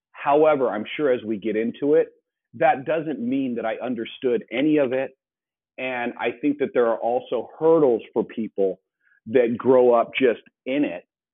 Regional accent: Hermosa Beach, California, United States; So I live in Hermosa Beach. I grew up in Hermosa Beach. That is, I always tell people that's kind of by the airport.

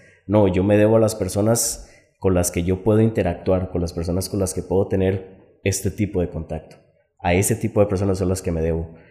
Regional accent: Moravia, San José, Costa Rica; voy para 36 años. Vivo en ahorita aquí en San José. Soy oriundo de San José también, del cantón de Moravia.

